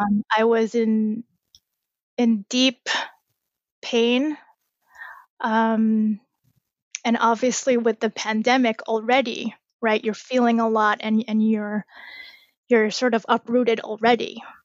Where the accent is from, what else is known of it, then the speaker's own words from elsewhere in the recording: Spring Valley, New York, United States; I have this great group of friends from my hometown in Spring Valley, New York.